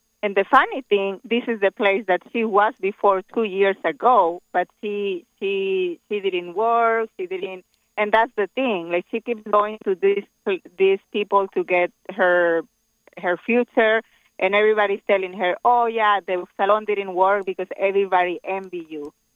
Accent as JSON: {"language": "English", "country": "Mexico", "second_language": "English", "said": "because I'm from Mexico, and in Mexico is very strong, those beliefs."}